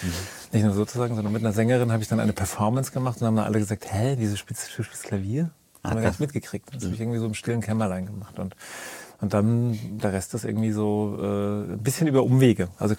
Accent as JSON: {"language": "German", "town": "Bad Kissingen", "region": "Bavaria", "country": "Germany", "said": "weil ich komme aus Bad Kissingen, das ist ein ziemliches Kaff am Ende in der, oder kurz vor der Rhön oder in der Rhön."}